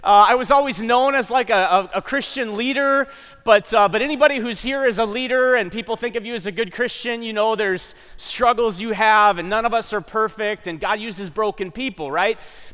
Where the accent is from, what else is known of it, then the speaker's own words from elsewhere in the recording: Fargo, North Dakota, United States; Okay, so that's memory one of growing up in Fargo-Moorhead.